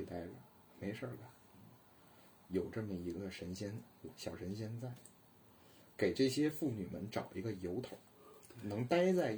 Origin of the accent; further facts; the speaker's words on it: China; 我在中国长大